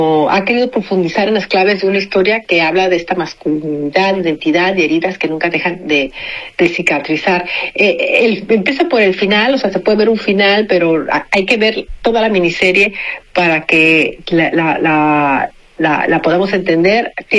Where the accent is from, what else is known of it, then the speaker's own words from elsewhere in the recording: Monterrey, Nuevo León, Mexico; also born or lived in Guadalajara; now in Barcelona, Spain; Soy de Monterrey, chicos, soy de México, pero